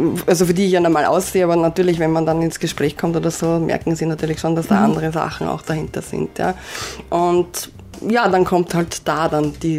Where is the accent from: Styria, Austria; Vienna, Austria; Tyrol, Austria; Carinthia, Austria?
Vienna, Austria; also born or lived in Vorarlberg; now in Ebreichsdorf, Austria; Ich komme aus Wien im Prinzip, ja, und lebe jetzt in Ebreisdorf. Ja, war zwar auch schon im Ländle, im schönen Vorarlberg, aber trotzdem.